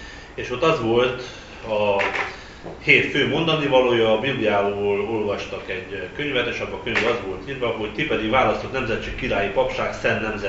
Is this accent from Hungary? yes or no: no; Transylvania, Romania; Hát én Erdélyben nevelkedtem, vallásos neveltetésben részesültem, ugyan szüleim nem jártak templomba, de engem küldtek.